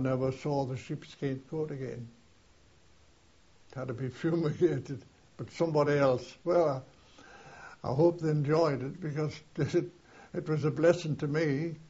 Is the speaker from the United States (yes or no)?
no; Newcastle, North East England, United Kingdom; This one will do me, Newcastle," because that was my hometown, or one of my hometowns.